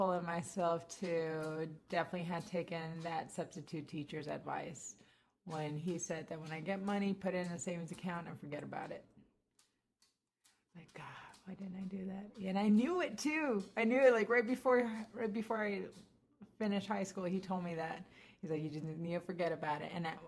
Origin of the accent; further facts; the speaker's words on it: Mexico; I grew up in Mexico